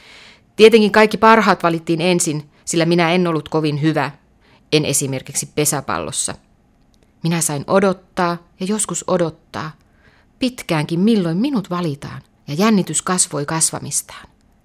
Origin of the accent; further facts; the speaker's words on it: Oulu, North Ostrobothnia, Finland; ja olen Oulusta.